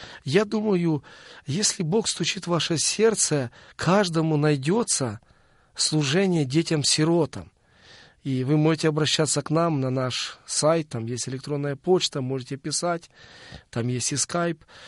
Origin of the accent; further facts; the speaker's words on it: Ukraine; я сам выходец из Украины.